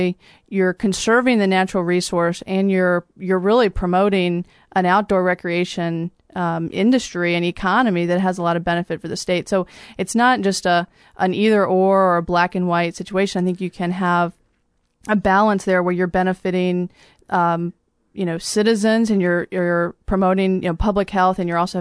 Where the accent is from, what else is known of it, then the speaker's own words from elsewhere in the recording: Middlebrook, Virginia, United States; Well, I grew up on a farm, actually, over in the Shenandoah Valley, just about an hour west of here.